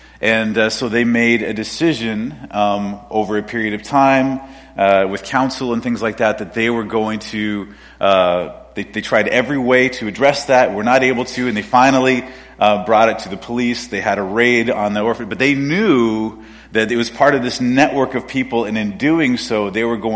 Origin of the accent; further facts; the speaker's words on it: Quebec, Canada; people make the connection, especially when we're in places like North Africa, that we're not French. We're not from France. And Quebec never colonized anybody. And so there's an openness to a Quebecois in that's really unique.